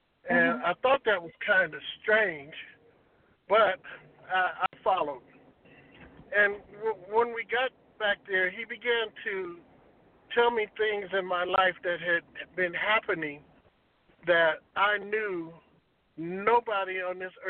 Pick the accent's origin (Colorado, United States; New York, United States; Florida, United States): Colorado, United States; Denver; But then I have a childhood friend who I grew up with in Denver, Colorado